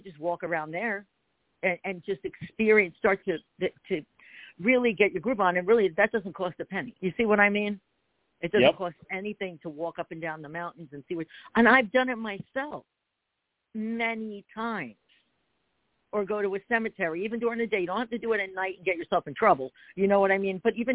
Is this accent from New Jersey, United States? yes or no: yes; New Jersey, United States; now in Pennsylvania, United States; I'm in PA, and I'm from Jersey, but I'm outside Philadelphia